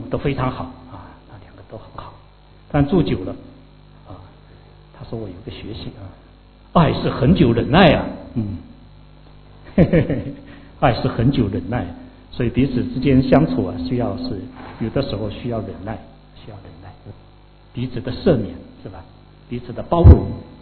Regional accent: South China, China; now in Sydney, Australia; 我的老家是在南方，那里非常的炎热和潮湿，我们家又是住在西南，太阳晒风又吹不过来

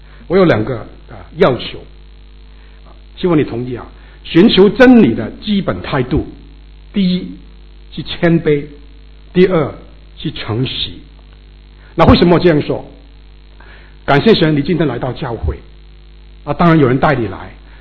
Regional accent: China; 我觉得我们中国人很聪明的

